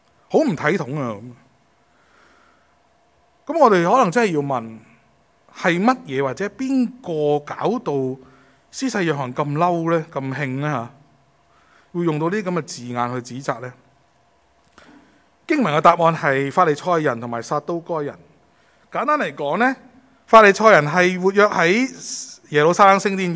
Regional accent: Hong Kong; 所以旷野对于我们香港人可能没什么

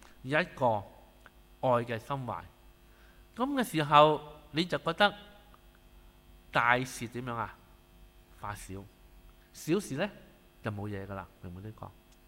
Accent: China; 但我哋中國人嗰啲嘅元素通常都咁噶，係咪？

